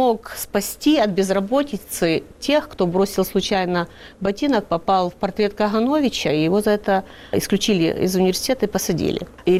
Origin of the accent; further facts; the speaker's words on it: Volyn Oblast, Ukraine; А я в своем городке на Волыни у бабушки росла до первого класса, и напротив дома стояла церковь.